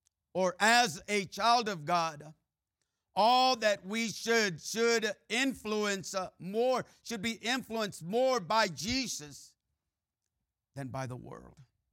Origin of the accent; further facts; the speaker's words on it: Texas, United States; accent: Mexican, Texas, Colorado, California; I have a Mexican, Texas, now a Colorado accent, if we have an accent tonight. Mixed in with a California, a valley, amen, sometimes dude accent.